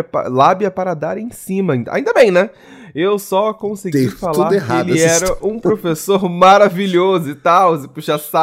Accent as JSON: {"language": "Portuguese", "region": "Minas Gerais", "country": "Brazil", "said": "Somos do interior de Minas Gerais."}